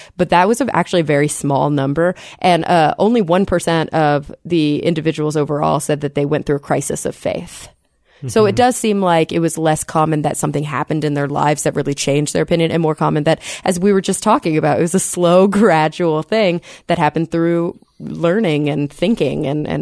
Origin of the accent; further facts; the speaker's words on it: Bible Belt, United States; maybe it's because I grew up in the Bible Belt